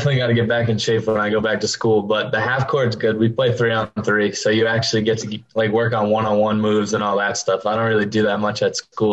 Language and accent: English; Greeley, Colorado, United States; Yeah, I've lived in the same house since I was born.